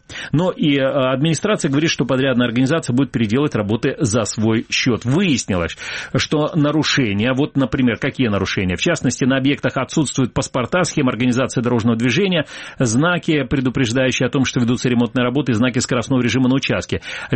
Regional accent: Feodosia, Crimea, Ukraine; вот я родился, и в детстве мое прошло в Феодосии

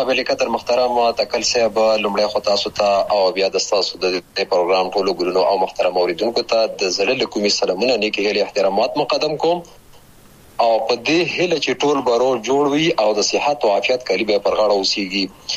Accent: Paktia, Afghanistan; هغه د 1340 کال و چې زه په همدې ولسوالۍ کې پیدا شوم، د بابو خیلو نیم ځای کې

